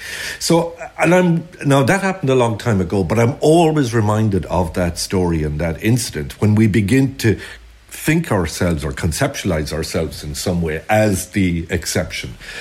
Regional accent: Ireland; I actually think we are Irish people think of ourselves very much in exceptional terms.

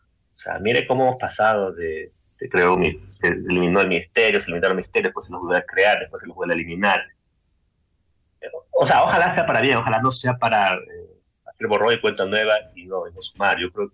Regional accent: Manabí, Ecuador; Soy de Manabí, por ejemplo.

